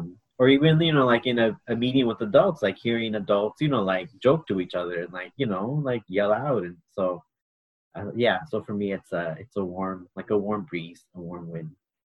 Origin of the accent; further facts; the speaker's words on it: Santa Ana, California, United States; so I grew up in Santa Ana, in Santa Ana, and, you know, it's, you know, the Santa Ana winds are real